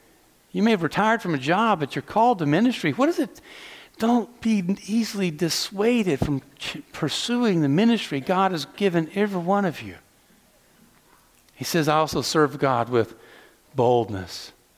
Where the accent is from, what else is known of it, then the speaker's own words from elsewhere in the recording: Southeast, United States; I grew up in the Southeast, so I grew up assuming I was Scotch-Irish.